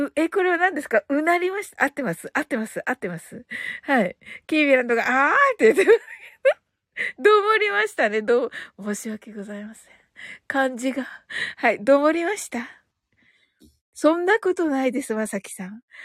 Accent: Kyushu, Japan; 私、九州人だけど、

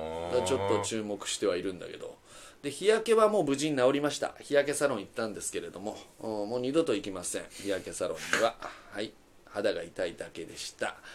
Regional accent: Kyushu, Japan; まあ乱暴もんではあるけどね、俺九州男児だから。

